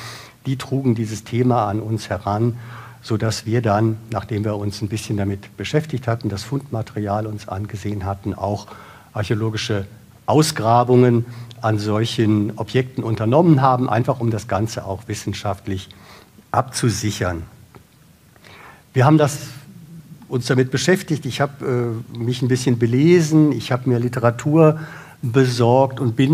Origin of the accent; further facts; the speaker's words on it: Bonn, North Rhine-Westphalia, Germany; also born or lived in Brandenburg; Ich komme selber aus Bonn, bin zwar seit 30 Jahren in Brandenburg